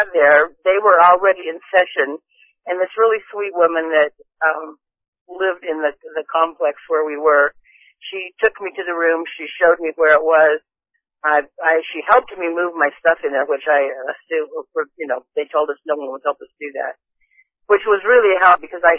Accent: Utah, United States; I'm from Utah, I'm here because my husband made me come.

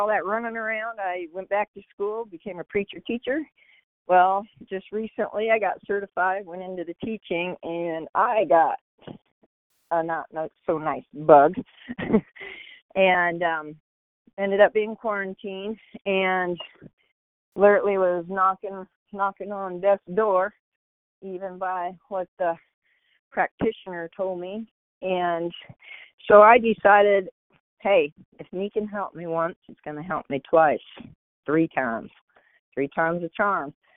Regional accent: Arizona, United States; now in Mesa, United States; My dad moved us to Texas because he was a police officer. And when we moved back to Arizona, we moved from the Scottsdale area to Austin, Texas, and then we shot up to Prescott.

